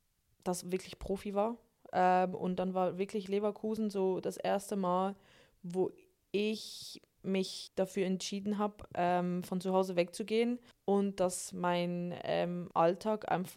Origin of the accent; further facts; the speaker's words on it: Switzerland; now in Germany; bin ursprünglich aus der Schweiz, bin aber jetzt schon ein paar Jahre in Deutschland.